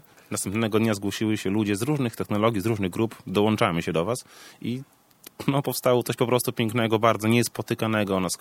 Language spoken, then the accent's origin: Polish; Białystok, Podlaskie Voivodeship, Poland; Zawsze jak się przedstawiamy, mówimy, że jestem z Białegostoku i tak dalej.